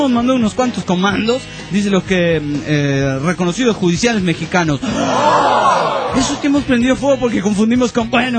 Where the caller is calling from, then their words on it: Panama; de Panamá.